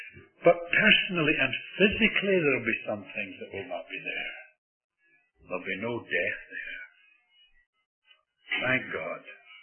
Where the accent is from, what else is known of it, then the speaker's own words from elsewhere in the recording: Scotland, United Kingdom; I'm a Scot. Spent a lot of my growing up years by the sea, and I love the sea to this day.